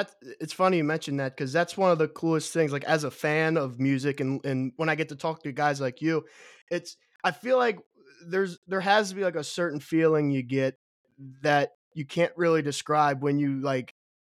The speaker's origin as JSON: {"language": "English", "town": "Cincinnati", "region": "Ohio", "country": "United States", "said": "so when I'm from Cincinnati area."}